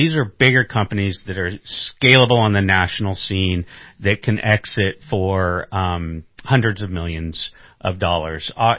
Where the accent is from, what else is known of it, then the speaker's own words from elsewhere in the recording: Redding, California, United States; being born and raised in Reading